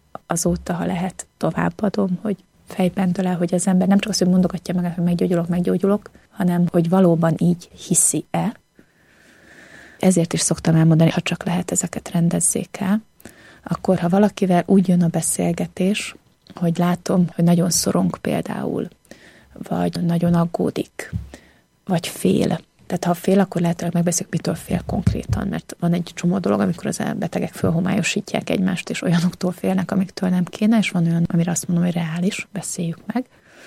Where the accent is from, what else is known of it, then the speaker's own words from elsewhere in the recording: Szeged, Csongrád-Csanád, Hungary; Alföldiként álltam ott, Szegedről jöttem